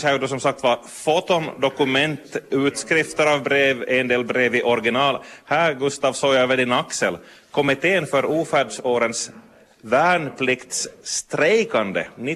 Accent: Larsmo, Ostrobothnia, Finland; Jag är hem från Larsmo

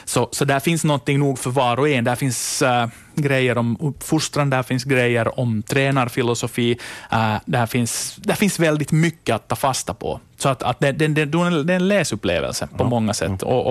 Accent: Ostrobothnia, Finland; Nu säger jag det här inte bara som österbottning

